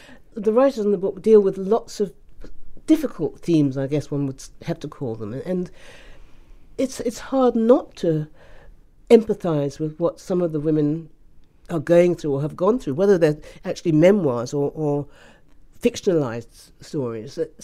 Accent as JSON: {"language": "English", "country": "Ghana", "tie": "born there", "said": "I was born in Ghana, but actually I have family in Dominica, Barbados, Trinidad, you know, all over the place."}